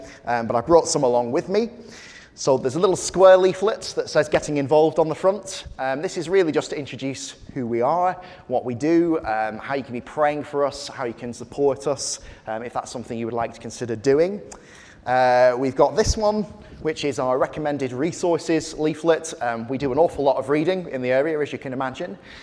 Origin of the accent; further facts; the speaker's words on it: Preston, North West England, United Kingdom; So I grew up in Preston. I still attend church in the middle of Preston now, up in Lancashire. I live just the other side of the River Ribble now, in a little town